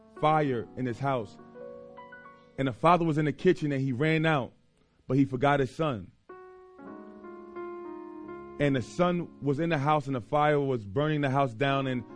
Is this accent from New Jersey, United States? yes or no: yes; Irvington, New Jersey, United States; I grew up in Irvington Orange.